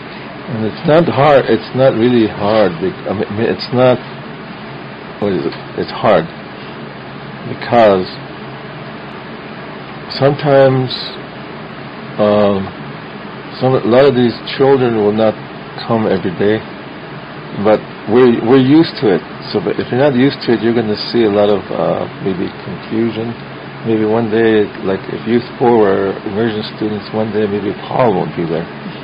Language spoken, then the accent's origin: English; United States; first language Lakota; English is a second language; Like me, my first language Lakota and my second language English.